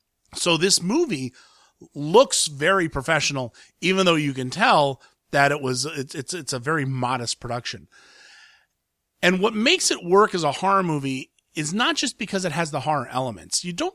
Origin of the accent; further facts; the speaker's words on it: Ohio, United States; I grew up in Ohio and I had family who lived on farms, farms are noisy.